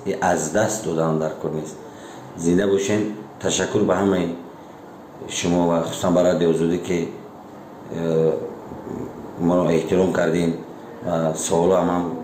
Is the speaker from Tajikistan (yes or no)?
yes; Tajikistan; بازم خواهش میکنم که به ما تاجیک هستیم همدیگر رو دستگیری کنیم